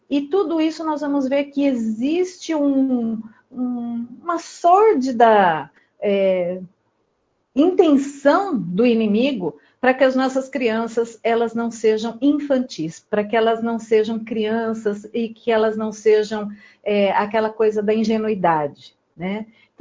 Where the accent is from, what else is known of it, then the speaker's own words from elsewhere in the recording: São Paulo, Brazil; Eu cresci em São Paulo, né? E às vezes a gente fala em São Paulo não tem infância.